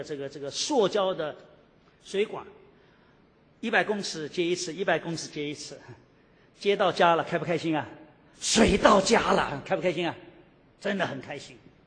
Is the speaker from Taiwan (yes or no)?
no; Shanghai, China; 曾经在上海，我记得小时候在上海是这样嘛